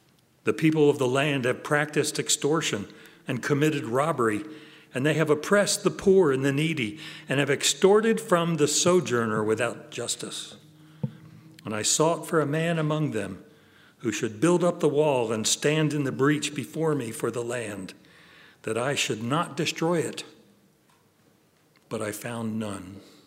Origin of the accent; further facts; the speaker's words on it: New Jersey, United States; You know, I grew up in New Jersey, South Jersey, and in South Jersey, they have a legend about the Jersey Devil.